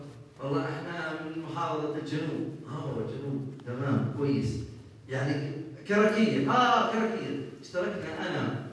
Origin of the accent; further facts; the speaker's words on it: Jordan; والله احنا من الاردن